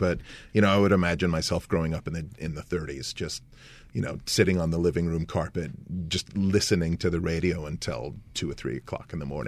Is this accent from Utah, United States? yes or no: yes; Utah, United States; As a chubby little kid growing up in Utah, with really nothing else to do on Saturday nights